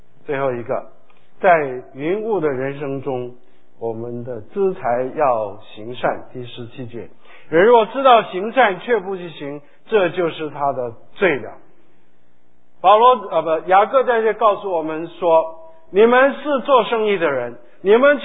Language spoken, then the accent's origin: Chinese; United States; 我们美国人喜欢说 I'm Dr. so and so，